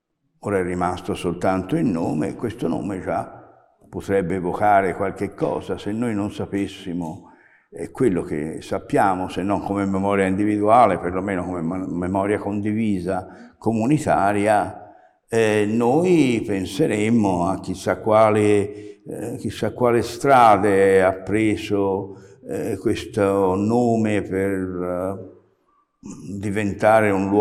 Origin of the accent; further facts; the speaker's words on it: Florence, Tuscany, Italy; quando ho cominciato da buon fiorentino d'Oltrarno a pensare che forse avrei potuto anche andare a insegnare a scuola